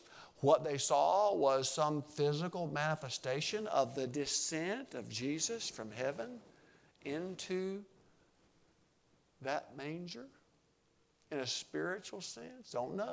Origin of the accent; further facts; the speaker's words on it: Sandy Springs, United States; I grew up in Sandy Springs, and on a good day, there might have been 500 people that lived in Sandy Springs. Very rural area, no streetlights.